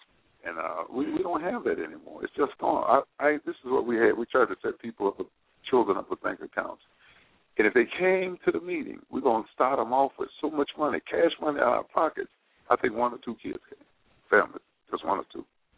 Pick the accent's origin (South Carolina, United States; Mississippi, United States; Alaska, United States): Mississippi, United States; moved away; I came here in 1947 from Mississippi.